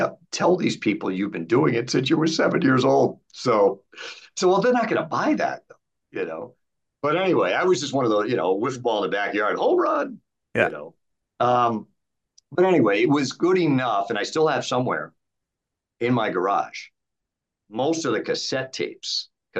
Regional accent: Pawtucket, Rhode Island, United States; Providence is 10 miles south of where I grew up in Pawtucket.

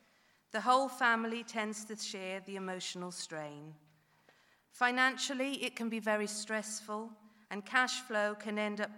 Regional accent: Builth Wells, Wales, United Kingdom; I come from Mid Wales, just outside Bilth Wells. I live on a family farm with my husband Gareth and my two sons William and Johnny.

